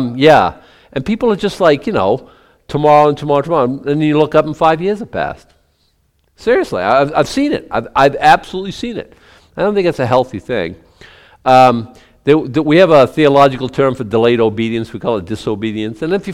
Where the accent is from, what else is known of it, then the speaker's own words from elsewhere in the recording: Boston, Massachusetts, United States; now in Maine, United States; When we moved up here, we're from Boston, right?